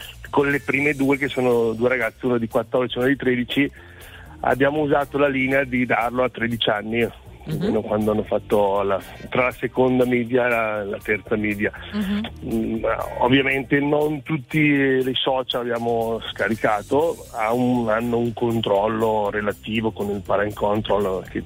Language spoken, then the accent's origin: Italian; Peia, Lombardy, Italy; Vengo da Peia, provincia di Bergamo.